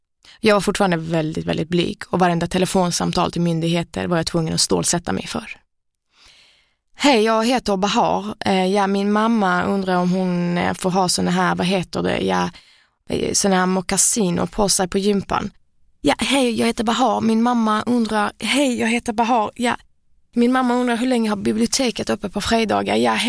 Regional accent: Skåne, Sweden; accent: Scanian; now in Stockholm, Sweden; Min skånska försvann inom loppet av 2 dagar då ingen, och då menar jag verkligen ingen, i Stockholm kunde förstå vad jag sa.

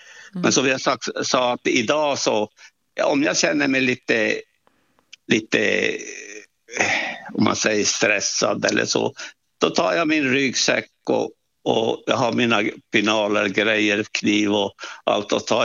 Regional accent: Tornio, Lapland, Finland; för att jag är född i Torneå och vi bodde på en liten ö där utanför Torneå och vi hade jordbruk och det fanns skog där

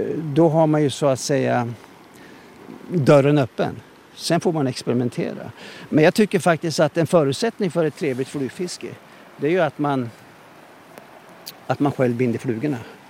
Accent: Jämtland County, Sweden; de där åren när jag var grabb hemma i Jämtland

